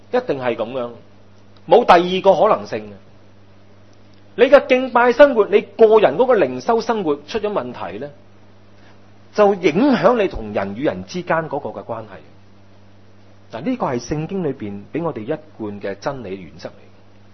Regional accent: China; 我們中國人說養兒方知父母恩

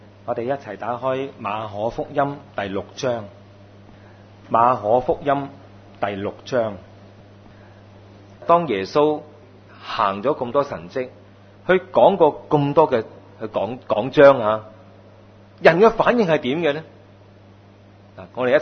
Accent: Aberdeen, Southern District, Hong Kong; 我係惠州人嚟嘅，咁我就喺香港出世，我哋喺香港成長，我由細到我做仔嘅時間呢，我就喺香港仔大嘅，所以我係香港仔嚟㗎。真是香港阿北甸，阿北甸華富村大的。

